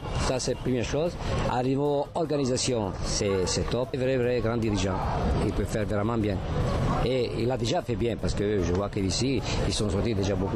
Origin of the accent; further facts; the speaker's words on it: Italy; Je suis italien. Je suis là pour voir un peu ce qu'il y a de bon